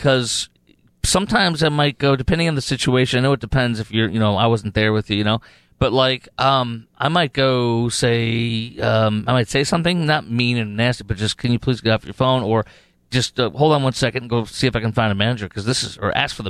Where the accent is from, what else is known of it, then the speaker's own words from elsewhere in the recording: Chicago, Illinois, United States; I'm a Midwestern guy. I'm from Chicago.